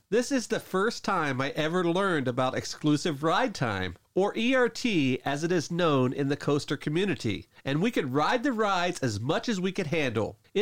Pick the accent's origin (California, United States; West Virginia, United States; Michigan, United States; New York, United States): West Virginia, United States; Huntington; Camden Park was my home park when I was a kid. I grew up in Huntington, and Camden Park was only 8 or 9 miles away.